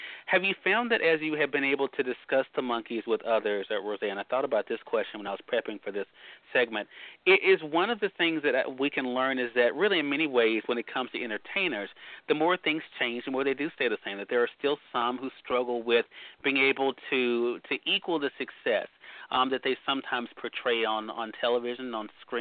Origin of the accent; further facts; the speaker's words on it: Mississippi, United States; They'll be here in my home state of Mississippi later on this year.